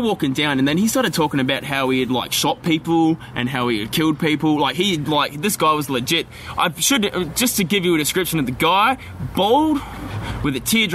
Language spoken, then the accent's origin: English; Australia; oh, no, I'm not, man. I'm from Australia.